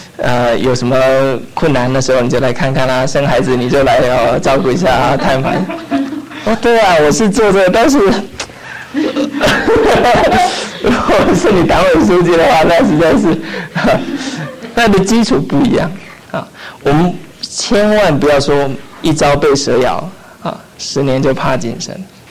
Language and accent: Chinese; China; 我们特别是从国内来的背景呢，就会有这种感觉。